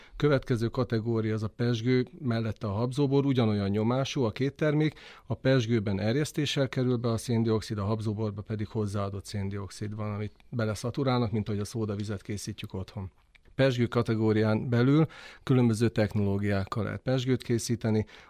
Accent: Zebegény, Pest, Hungary; azért, mert a Dunakanyarból származom, Zebegényben születtem

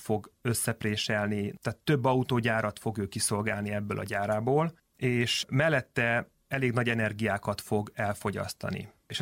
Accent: Csongrád-Csanád, Hungary; mint mondom, én Szeged mellől származom, tehát vidéki emberként

